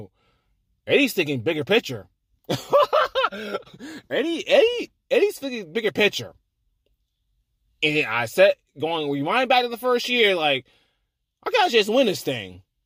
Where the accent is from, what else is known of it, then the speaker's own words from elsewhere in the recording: Florida, United States; also born or lived in Georgia; I'm down south, Georgia, Florida. I grew up more in Florida than Georgia